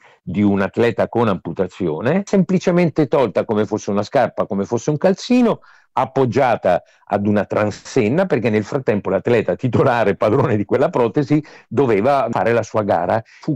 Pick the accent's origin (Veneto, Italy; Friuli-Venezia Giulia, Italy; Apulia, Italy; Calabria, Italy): Veneto, Italy; Verona; siamo veronesi tutti e due